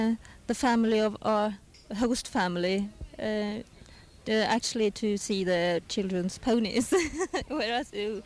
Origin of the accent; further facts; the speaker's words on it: Norway; I come from Norway.